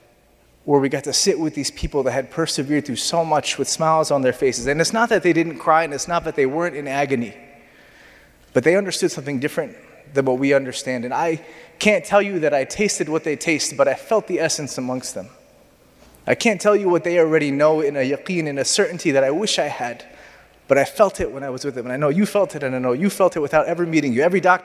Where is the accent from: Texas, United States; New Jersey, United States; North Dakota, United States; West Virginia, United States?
New Jersey, United States; I don't take offense, I'm from Jersey originally.